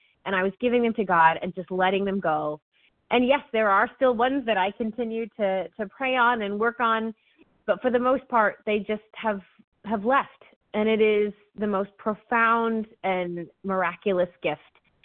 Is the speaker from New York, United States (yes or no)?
no; New Hampshire, United States; I'm from New Hampshire.